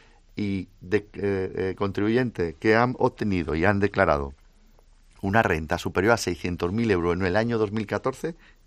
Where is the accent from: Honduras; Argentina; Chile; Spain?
Spain; me siento orgulloso como ciudadano español